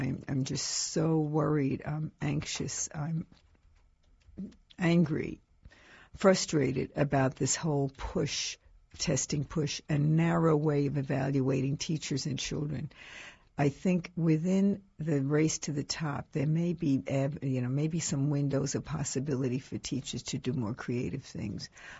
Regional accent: New York City, New York, United States; I grew up in New York City, and every high school had at that time a Department of Industrial, what do they call it?

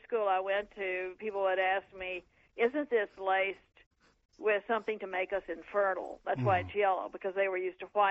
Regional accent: Southern US, United States; And I grew up under segregation in the South, and I was really trying to understand racism.

